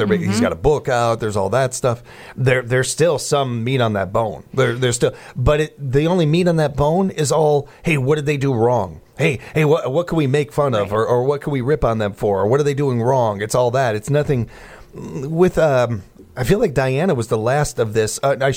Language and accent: English; United Kingdom